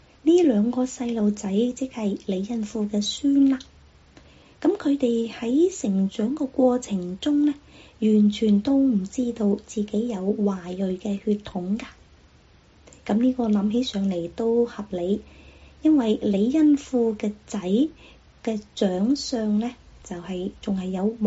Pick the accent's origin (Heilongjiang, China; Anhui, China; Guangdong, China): Guangdong, China; 就是我们广东人说叫做塞